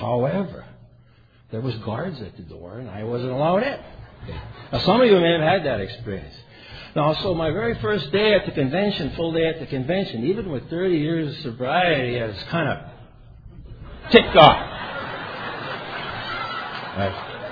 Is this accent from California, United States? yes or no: no; Negaunee, Michigan, United States; I'm what's known as a Youper. I was born and raised in Negaunee, Michigan. I drank in Negaunee, Michigan.